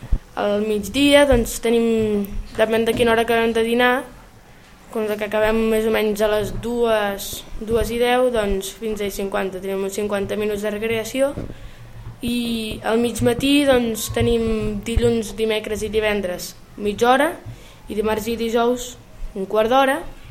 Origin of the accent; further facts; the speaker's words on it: Viladecavalls, Catalonia, Spain; De Viladecavalls.